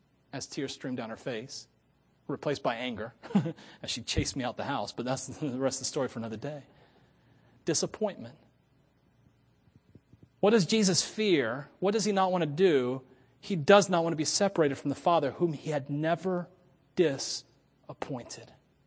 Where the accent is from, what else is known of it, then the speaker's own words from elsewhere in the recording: Florida, United States; When I worked at Disney World, my name tag said, from Florida. But where are you really from? Florida. But before Florida, where are you from? My father's loins. I'm from Florida.